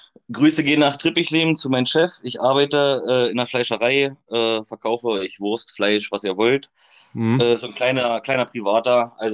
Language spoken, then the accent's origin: German; Heidensleben, Saxony-Anhalt, Germany; born there; also born or lived in Magdeburg; geboren bin ich in Heidensleben. Das ist eine kleine Kreisstadt in Sachsen-Anhalt, nähe Magdeburg. Ich habe bis vor kurzem auch in Magdeburg gewohnt, wohne jetzt aber in der 700 Seelen, im 700 Einwohner-Seelendorf, nenne ich es mal so, Mister Horst. Das liegt in der Altmark.